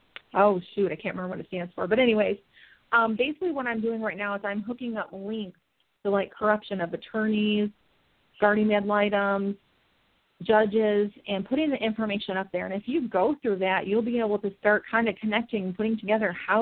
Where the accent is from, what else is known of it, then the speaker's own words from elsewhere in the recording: Michigan, United States; I had to relocate back to my home state of Michigan.